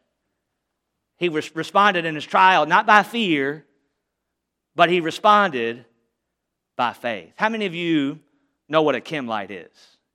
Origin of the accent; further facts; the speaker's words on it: the South, United States; Now I'm from the South. I don't know how things are up here when it comes to food